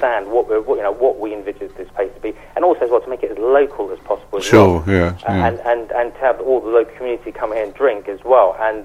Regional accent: United Kingdom; We're, as British people, we actually are pushing forward in the way we actually understand food in general

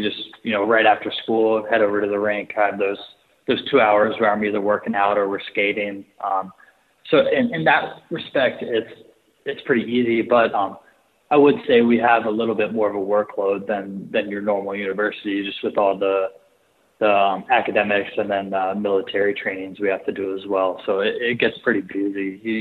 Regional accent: Newark, Delaware, United States; so I'm from Newark, Delaware, pretty much, the whole mom's side of my family always just went straight to Newark High School in Newark, Delaware.

